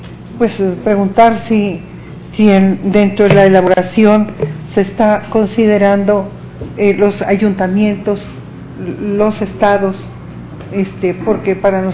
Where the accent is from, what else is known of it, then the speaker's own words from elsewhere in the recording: Nayarit, Mexico; Hemos sentido allá en lo recóndito de los municipios y del estado de donde yo soy, Nayarit